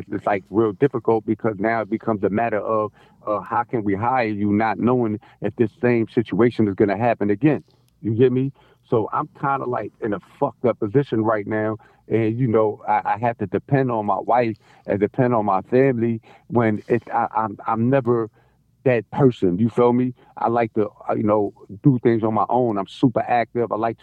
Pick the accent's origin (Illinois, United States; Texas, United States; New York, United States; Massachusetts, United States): New York, United States; New York City; So look, I'm from Spanish Harlem. You hear me? I just lived in the Bronx